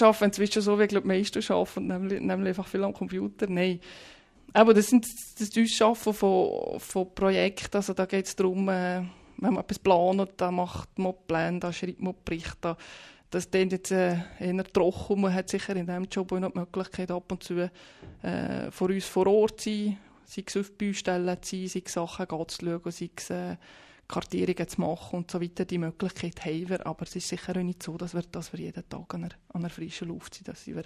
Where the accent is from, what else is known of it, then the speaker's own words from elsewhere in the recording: Valais, Switzerland; now in Bern, Switzerland; in Bern, wollte ich jetzt mal sagen, ist man als Walliserin eigentlich schon noch willkommen.